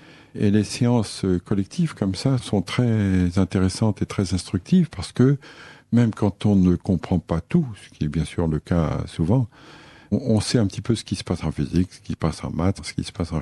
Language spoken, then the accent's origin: French; Brittany, France; born there; parce que je suis né en Bretagne